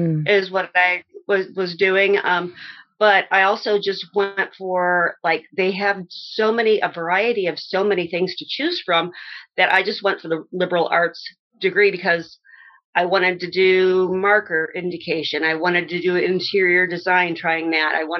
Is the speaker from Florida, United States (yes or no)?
no; Valparaiso, Indiana, United States; No, I was born in Valparaiso, Indiana. My parents both went to VU. They had met there. Grew up in Valpo. Graduated Valpo. Moved away from Valpo.